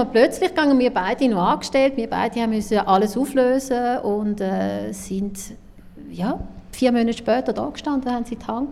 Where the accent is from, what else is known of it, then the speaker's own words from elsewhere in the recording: Switzerland; Ja, anecken tue ich als Schweizerin einfach